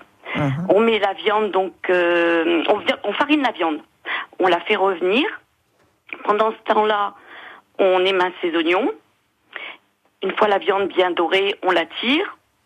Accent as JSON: {"language": "French", "region": "Hauts-de-France", "country": "France", "said": "Bon, moi, comme je suis ch'ti, je mets de la goudage."}